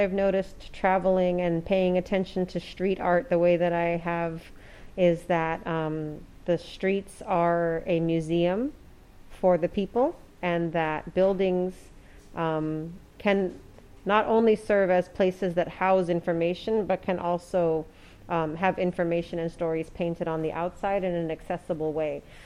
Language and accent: English; California, United States; On the topic of growing up in the Bay Area and seeing art everywhere, I think that I believed that murals were normal